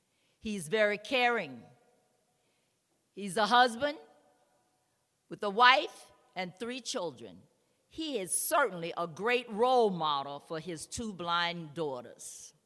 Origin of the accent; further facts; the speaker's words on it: North Carolina, United States; I said, no, I'm from North Carolina.